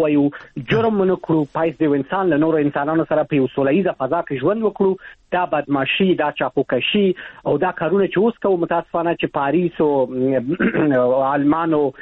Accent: Afghanistan; شرمېږم چې ووایم زه د افغانستان یم

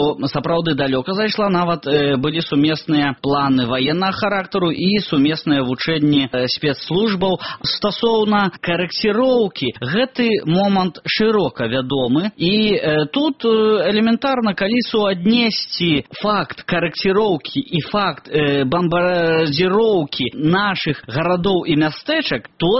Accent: Vialikija Krupy, Brest Region, Belarus; з маёй роднай вёскі Вялікія Крупы.

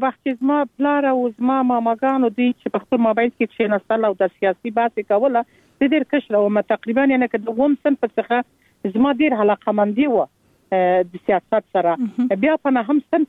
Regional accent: Kandahar, Afghanistan; born there; موږ خپل چې په کندهار کې پیدا سول، او زما اولادونه په کندهار کې پیدا سو

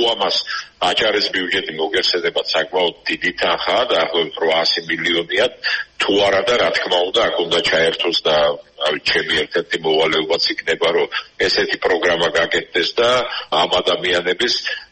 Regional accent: Batumi, Adjara, Georgia; ეს თავისთავად ბათუმში დაბადებული გაზრდილი ვარ და სხვანაირად ვერ წარმოვიდგენია.

